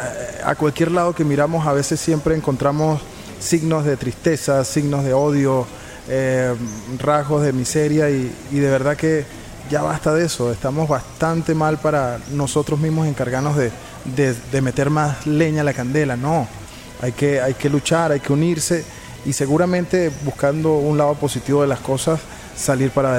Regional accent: Venezuela; porque si vamos al caso, aquí en Venezuela nadie vive de la música

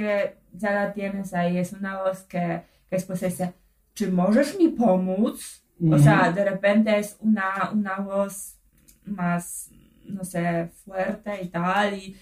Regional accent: eastern Poland, Poland; Spanish is a second language; yo, por supuesto, soy polaca de Polonia y soy del este, que tiene frontera con Bielorrusia.

